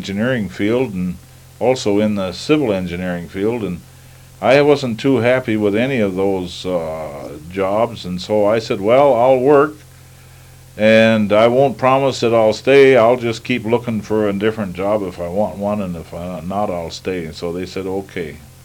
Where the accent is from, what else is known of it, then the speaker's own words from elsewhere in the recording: Edgley, North Dakota, United States; They call me … I was born in Edgley, North Dakota, and went to school there through my elementary years and also through high school.